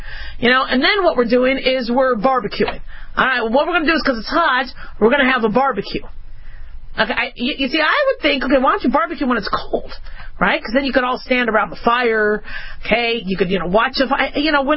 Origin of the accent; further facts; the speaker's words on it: Phoenix, Arizona, United States; also born or lived in Los Angeles; I remember, I was born in L.A., so, you know, would see rain. And then when I grew up in Phoenix, it was just, you know, you saw a lot of suns.